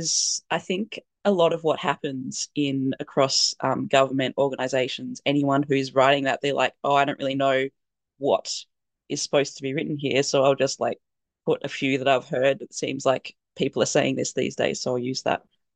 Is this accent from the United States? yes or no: no; Tasmania, Australia; I'm here to talk about some advocacy work I did in my home state of Tasmania, which is a small island state off the bottom of Australia, known for the Tassie Devil